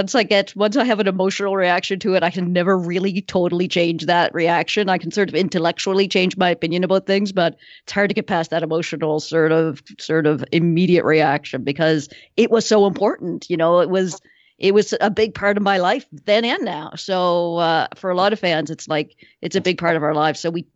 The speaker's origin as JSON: {"language": "English", "country": "Canada", "said": "and I'm Canadian"}